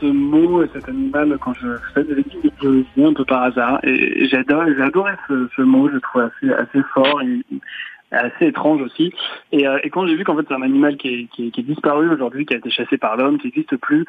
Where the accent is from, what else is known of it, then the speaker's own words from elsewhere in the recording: France; chez moi en France.